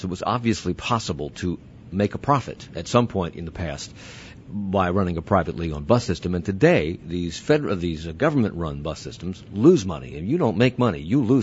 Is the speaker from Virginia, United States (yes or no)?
yes; Alexandria, Virginia, United States; When I was a kid, I grew up in Alexandria, Virginia.